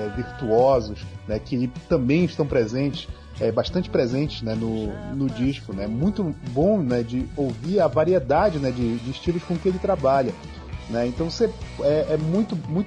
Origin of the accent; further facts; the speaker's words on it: Belém, Pará, Brazil; Eu que sou aqui de Belém do Pará